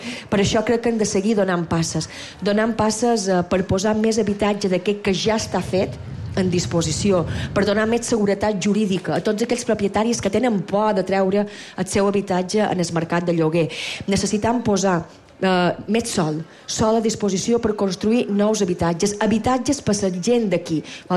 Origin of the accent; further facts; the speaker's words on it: Balearic Islands, Spain; I és vera que tots som mallorquins, menorquins, eivissencs o formenterans.